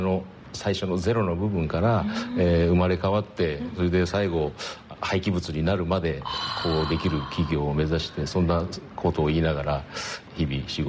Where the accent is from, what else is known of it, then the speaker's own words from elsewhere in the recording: Itoigawa, Niigata, Japan; 私もここに生まれ育って、まあ、あのこの町もさることながら、まあ、新潟という場所がですね、うん、まあ、非常にあの四季があって海もあって山もあってということで非常にいいところだというふうに私思ってますので、この町にまあ生まれ育ったということ